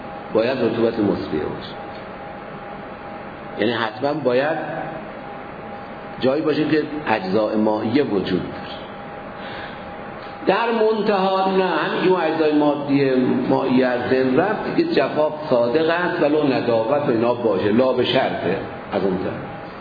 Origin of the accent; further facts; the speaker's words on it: Tabriz, East Azerbaijan, Iran; من بچه تبریزم